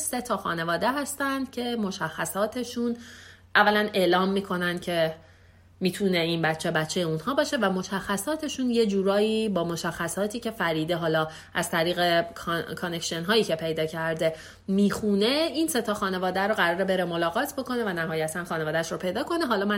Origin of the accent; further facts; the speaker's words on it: Iran; now in Sweden; ما که خارج از ایران هستیم شاید، یعنی حداقل کسانی که اینجا در سوئد هستن